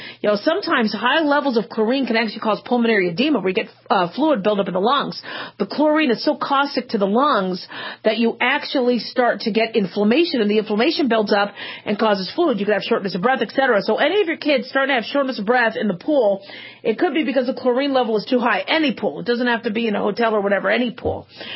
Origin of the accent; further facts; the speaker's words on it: Las Vegas, Nevada, United States; I'm from Las Vegas, I live out here